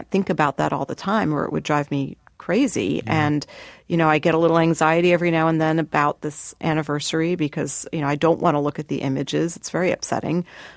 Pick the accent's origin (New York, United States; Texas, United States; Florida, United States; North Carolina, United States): New York, United States; New York City; you just feel like really proud as a New Yorker to see, you know, we're still here.